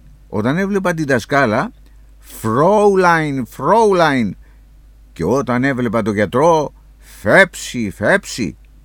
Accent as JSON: {"language": "Greek", "town": "Kyrenia", "region": "Kyrenia District", "country": "Cyprus", "said": "επειδή κατάγομαι από την Κερίνια εγώ"}